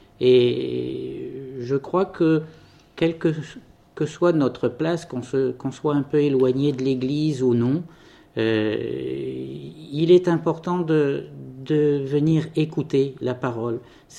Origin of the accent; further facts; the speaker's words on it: Nouméa, South Province, New Caledonia; born there; Alors, je suis né à Nouméa, je suis marié et retraité.